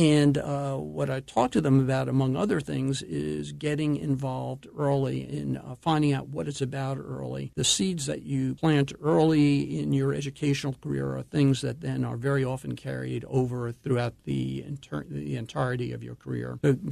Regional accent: Long Island, New York, United States; I was born in New York and grew up for the most part on Long Island. I went to a public high school, Wantagh High School in Wantagh, New York.

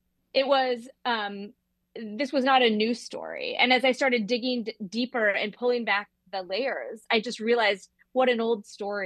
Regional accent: Okoboji, Iowa, United States; the Case of Okoboji, which is a loving reflection, but also critical reflection on what happened in my hometown.

